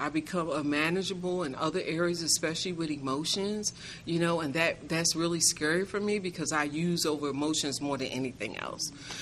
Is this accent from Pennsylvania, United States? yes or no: yes; Philadelphia, Pennsylvania, United States; now in Atlantic City, United States; And so, moving on, I've been here for 13 years. I'm from Philadelphia, Pennsylvania.